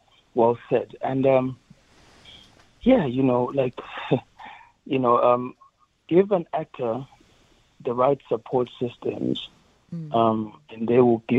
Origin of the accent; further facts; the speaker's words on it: Ladysmith, KwaZulu-Natal, South Africa; so much soul in the way I grew up in Ladysmith, my grandmother, my kaya, elokshini, and a bit of the burbs